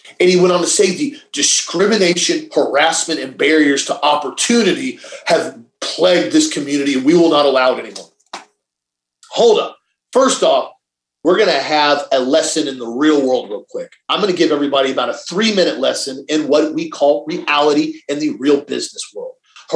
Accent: the South, United States; And I had to learn that, because in the younger I grew up in the South

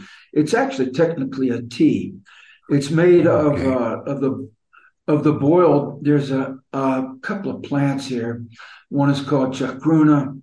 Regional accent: Virginia, United States; I was born and reared in Virginia, and I have some academic degrees in political science, sociology, Latin American studies

